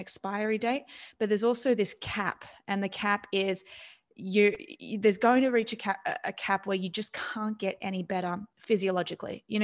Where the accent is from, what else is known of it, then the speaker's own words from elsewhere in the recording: Australia; I was born and raised in Australia.